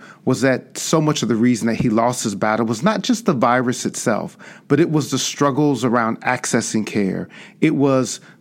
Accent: Chicago, Illinois, United States; I grew up on the South Side and South Suburbs of Chicago, and in the 90s I saw the impact that HIV was having on Black and Brown communities all around me.

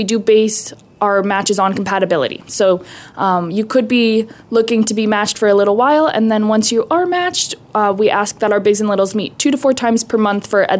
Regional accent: Cleveland, Ohio, United States; moved away as an adult; now in Alaska, United States; I'm from Cleveland, and my cousin was a big in Cleveland, and I just found this Alaska Fellows program, which was like, why wouldn't everybody move to Alaska? So moved here in October

